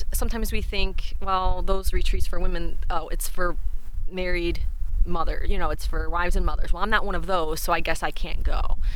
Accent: Cleveland, Ohio, United States; now in Michigan, United States; I'm originally from Cleveland. I moved to Michigan a couple years ago, so I'm in the Archdiocese of Detroit

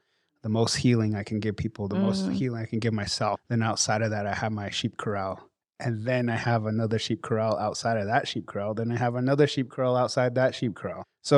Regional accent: Navajo Nation, United States; I come from the Cheska Mountains on Navajo Nation.

